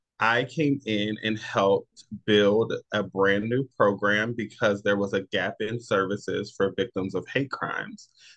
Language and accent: English; West Virginia, United States; also born or lived in Maryland; I'm originally from West Virginia. I'm originally from the Eastern Panhandle. I was born and raised here. But for a period of time, I lived in Maryland, right outside of DC.